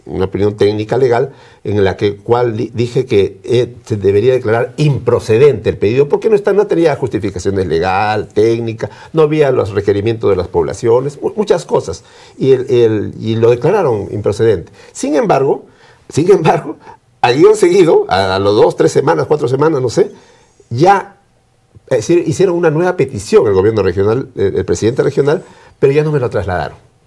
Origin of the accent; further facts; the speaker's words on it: Lima, Peru; Pero ahora pues ya definitivamente yo radico en Lima. Yo soy limeño, ¿no?